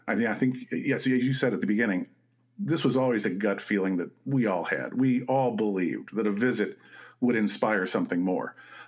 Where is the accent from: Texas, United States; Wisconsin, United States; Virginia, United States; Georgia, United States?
Wisconsin, United States; and I take Wisconsin as my home state as one of the examples.